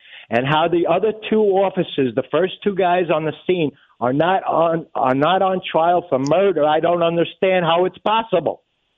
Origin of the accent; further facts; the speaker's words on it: New York, United States; So, I grew up in New York.